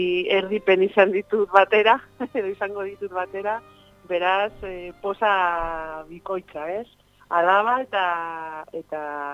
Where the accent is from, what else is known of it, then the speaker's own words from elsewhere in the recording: Bilbao, Basque Country, Spain; moved away as an adult; ni Bilbokoa naiz, batuan han hasi nintzen. Da gero, 19 urterekin ja Madrilera joan nintzen